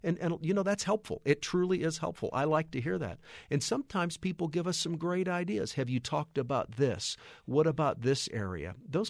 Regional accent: St. Louis, Missouri, United States; My brother, I'm from the St. Louis area.

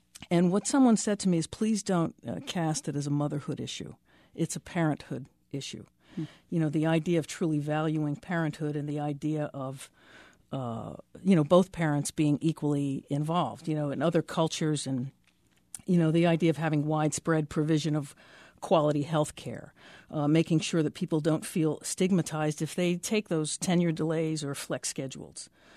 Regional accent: New Jersey, United States; where I grew up in North Jersey.

